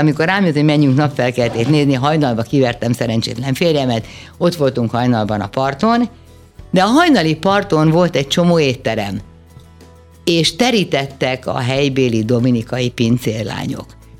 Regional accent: Hungary; azért magyar vagyok, és itt élek

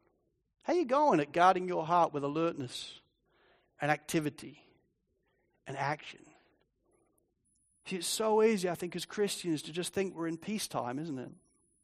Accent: Spalding, East Midlands, United Kingdom; I remember growing up in Spalding in England, every now and again a steam train would come through our town.

